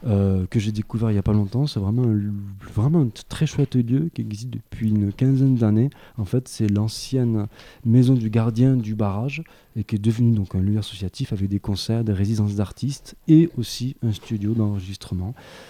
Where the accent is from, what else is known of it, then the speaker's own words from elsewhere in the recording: Nouvelle-Aquitaine, France; accent: southern French; also born or lived in Layrac; now in Creuse, France; en plus avec l'accent du sud, c'est encore mieux. Et parce que je viens du Lot-et-Garonne, en fait, avant d'habiter en Creuse.